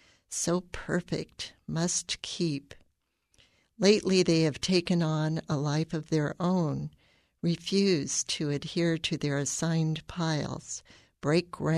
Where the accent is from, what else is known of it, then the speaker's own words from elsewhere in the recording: Dayton, Ohio, United States; I'm a poet from Dayton.